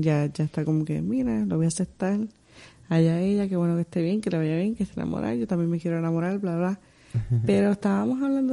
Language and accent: Spanish; Salinas, Puerto Rico; yo también soy de Salinas, yo soy de La Plena.